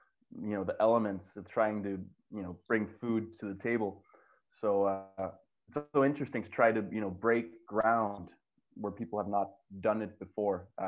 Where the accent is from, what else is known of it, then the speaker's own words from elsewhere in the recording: Denmark; growing up in Denmark, we were kind of an underdog nation.